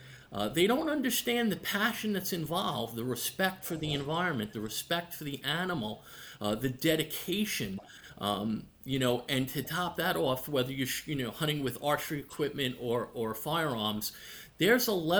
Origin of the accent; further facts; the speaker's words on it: New York, United States; I actually grew up in New York, right on the border of Brooklyn and Queens.